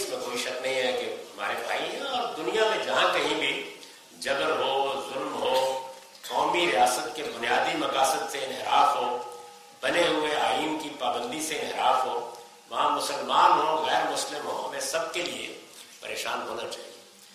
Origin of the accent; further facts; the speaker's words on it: Punjab, Pakistan; میں دیہاتی پس منظر سے تعلق رکھتا ہوں، میری زندگی کے ابتدائی 16 سال پنجاب کے دیہات میں گزرے ہیں، میں آپ کو بتا نہیں سکتا کہ ہمارے دیہات میں کیا کچھ ہوتا ہے۔